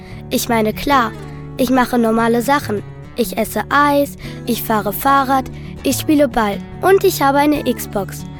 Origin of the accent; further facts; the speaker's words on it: Berlin, Germany; Ich bin 12 Jahre alt und ich komme aus Berlin.